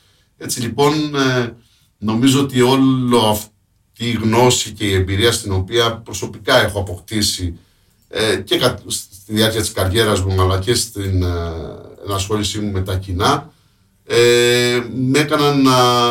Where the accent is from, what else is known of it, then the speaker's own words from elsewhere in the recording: Crete, Greece; ντρεπόμουν να πω ότι είμαι από την Κρήτη